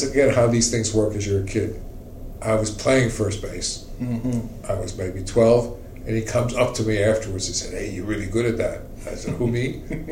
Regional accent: Manhattan, New York, United States; She's from Brooklyn, I was from Manhattan.

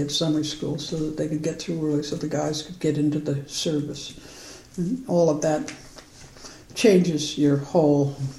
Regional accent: Cooperstown, New York, United States; So my growing up in Cooperstown is rather different from a lot of other people's, I think.

